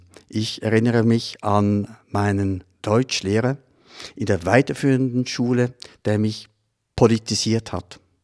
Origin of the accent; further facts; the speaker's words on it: Switzerland; Meine Schulzeit in der Schweiz wird sich vermutlich nicht groß unterscheiden